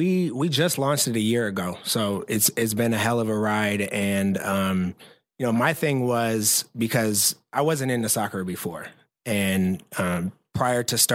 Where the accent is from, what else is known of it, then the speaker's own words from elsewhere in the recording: Oakland, California, United States; Now I'm from Oakland, California.